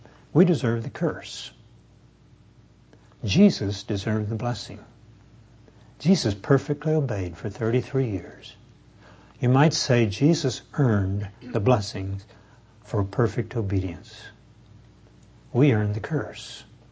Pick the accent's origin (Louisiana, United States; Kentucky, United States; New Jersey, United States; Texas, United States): Texas, United States; When I was a boy growing up in the Depression years in East Texas, and we lived fairly near, rather close to a railroad track